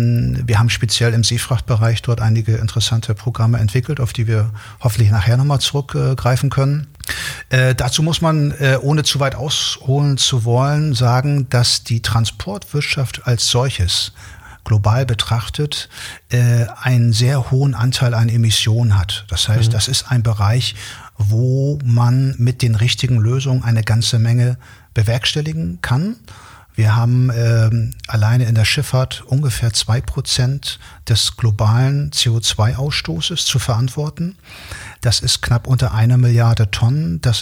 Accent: Hamburg, Germany; Sag ich jetzt mal als Hamburger.

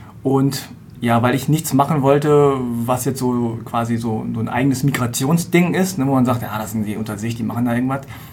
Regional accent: Hanover, Lower Saxony, Germany; born there; du bist geboren in Hannover, aber deine Eltern sind beide, okay.

